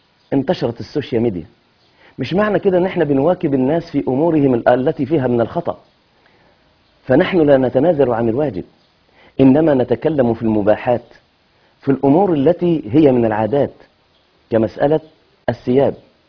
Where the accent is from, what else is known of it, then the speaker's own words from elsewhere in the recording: Egypt; كالقميص اللي بنسميه جلباب عندنا في مصر